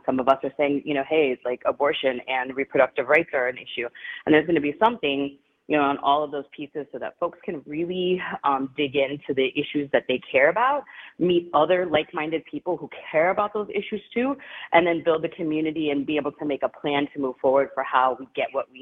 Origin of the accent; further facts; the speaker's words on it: Milwaukee, Wisconsin, United States; also born or lived in New York; now in Texas, United States; I'm from Milwaukee. Really happy to be bringing it back home this year.